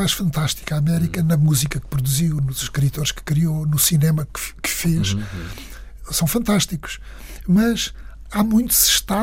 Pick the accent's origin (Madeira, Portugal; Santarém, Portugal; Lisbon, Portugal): Santarém, Portugal; Entroncamento; born there; numa terra chamada Entroncamento, que foi onde eu nasci.